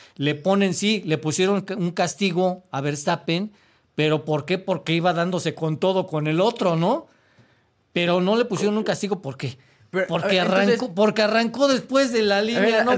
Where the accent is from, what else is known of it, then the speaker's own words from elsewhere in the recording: Mexico; yo soy mexicano